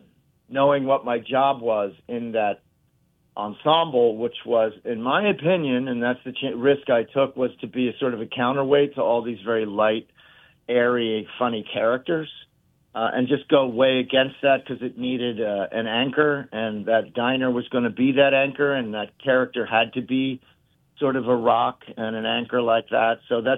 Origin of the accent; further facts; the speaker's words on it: New Jersey, United States; I'd go into Philadelphia. I grew up in South Jersey, so we just jump on the speed line going to Philadelphia.